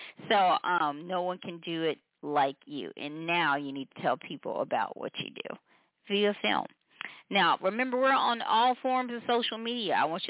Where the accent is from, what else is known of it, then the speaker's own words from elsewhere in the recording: Memphis, Tennessee, United States; now in California, United States; I'm from Memphis, Tennessee, but y'all know I'm a Cali girl too.